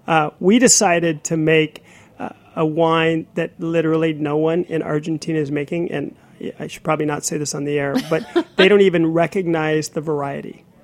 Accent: Omaha, Nebraska, United States; So you should know I'm from Omaha, Nebraska.

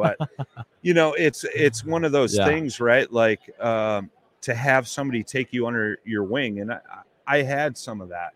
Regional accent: Chicago, Illinois, United States; I'm a blues man. I'm from Chicago.

